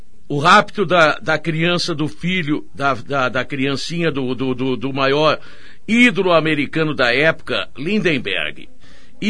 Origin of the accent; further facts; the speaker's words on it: São Paulo, Brazil; Eu nasci na Mooca, nasci na Rua Ípia. Nasci nos idos de 1940, quando a Mooca, o Brás, a Mooca, eram ainda os bairros mais italianos